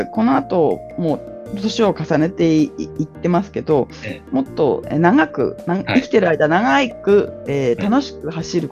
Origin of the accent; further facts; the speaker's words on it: Tokyo, Japan; 東京はやはり、やっぱ自分が生まれ育った街っていうところがあるし